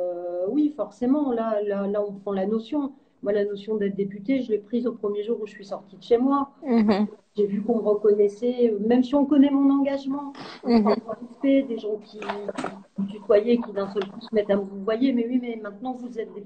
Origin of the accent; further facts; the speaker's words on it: Lille, Hauts-de-France, France; je suis lilloise.